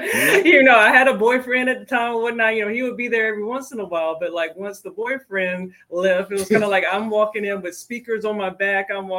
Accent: Augusta, Georgia, United States; I'm originally from Augusta, Georgia, and I went to college there, and, you know, been born and raised in Augusta.

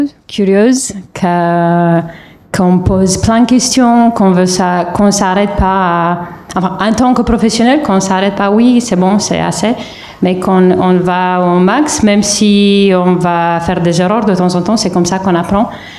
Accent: Romania; French is a second language; now in France; J'ai eu pas mal de soucis en tant que roumaine en France.

